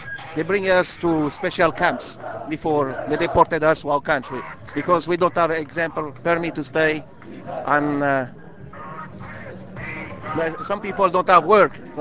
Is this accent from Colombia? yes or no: yes; Colombia; I am from Colombia.